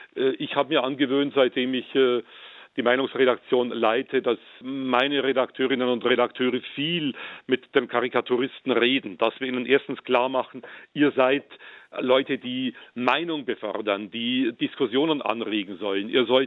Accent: Bavaria, Germany; Ich würde mich als Bayer ja auch nicht rassistisch angegriffen fühlen

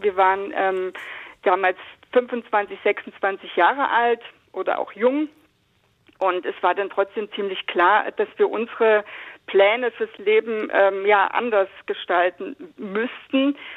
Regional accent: eastern Germany, Germany; gerade in den östlichen Bundesländern, in meiner alten Heimat, gibt es kaum Führungskräfte in den obersten Positionen

